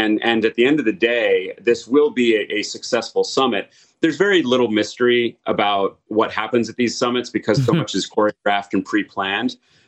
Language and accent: English; United States; as an American correspondent